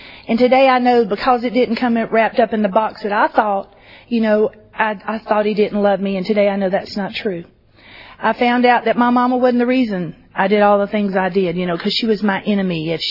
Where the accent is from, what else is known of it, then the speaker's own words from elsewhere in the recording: Georgia, United States; accent: Georgia; now in Idaho, United States; You know, my accent is not from Idaho; it is from Georgia. Me and my husband moved there about 6 years ago, so if I talk funny, that's why.